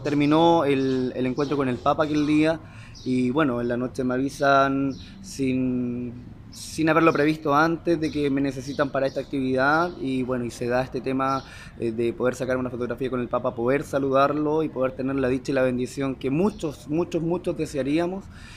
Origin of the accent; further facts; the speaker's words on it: Chile; Santo Padre, somos de Chile, lo saludo y le digo, nos podemos tomar una fotografía con usted?